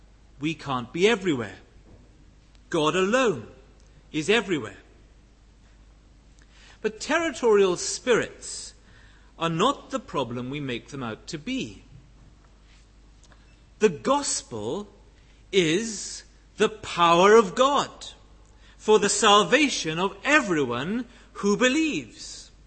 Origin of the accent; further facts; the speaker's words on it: Wales, United Kingdom; So although I'm from South Wales, in some respects my gifting means I'm better at doing ministry in North Harts than I was in Bridgend.